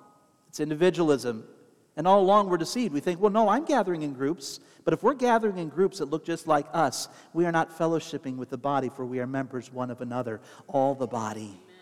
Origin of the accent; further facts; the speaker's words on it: Ohio, United States; I'm from Ohio, you know?